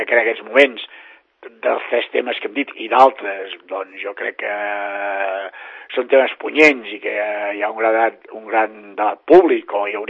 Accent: Sant Cugat del Vallès, Catalonia, Spain; com a catalans i com a Sant Cugatencs

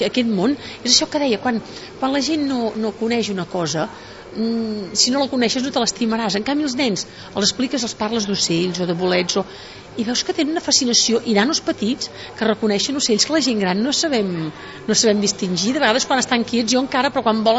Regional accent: Catalonia, Spain; A més, jo crec que allà es demostrava ben bé com som els catalans, pacífics, reivindicatius

